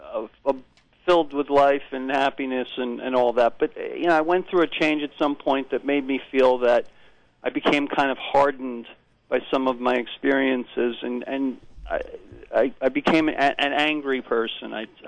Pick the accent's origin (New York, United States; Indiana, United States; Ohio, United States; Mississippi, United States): New York, United States; Brooklyn; I'm still growing up here in Brooklyn.